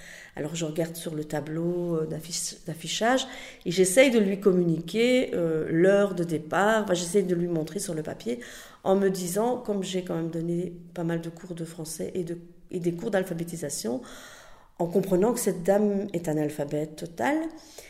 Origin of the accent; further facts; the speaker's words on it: Verviers, Wallonia, Belgium; now in Brussels, Belgium; Je suis originaire de Verviers, mais j'ai habité dans plusieurs villes et plusieurs pays. Mais ça fait longtemps que je suis à Bruxelles.